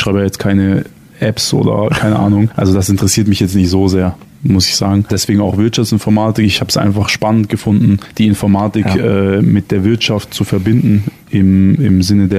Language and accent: German; Ulm, Baden-Württemberg, Germany; Ich bin ja aus Ulm, ich wollte nie aus Ulm weg.